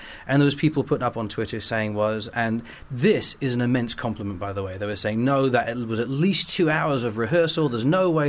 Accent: London, United Kingdom; I said, I'm from London.

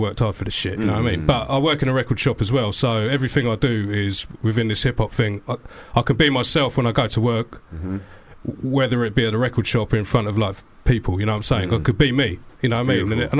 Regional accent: Watford, East of England, United Kingdom; I grew up in Watford in the 70s, you know what I mean? That was great.

